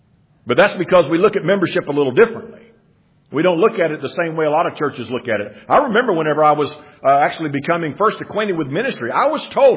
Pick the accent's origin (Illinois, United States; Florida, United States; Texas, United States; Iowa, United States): Florida, United States; Jacksonville; I was raised in Jacksonville, Florida